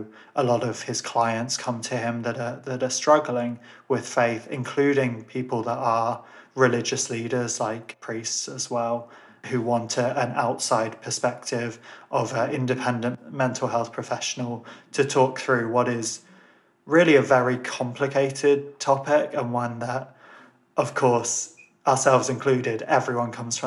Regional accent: Ireland; You know, me being Irish, having a Catholic and a Protestant parent

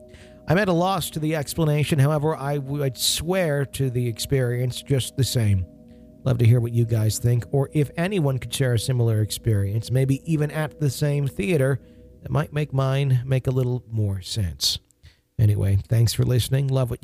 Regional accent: Long Island, New York, United States; When I was a little girl growing up in Long Island in the early 80s

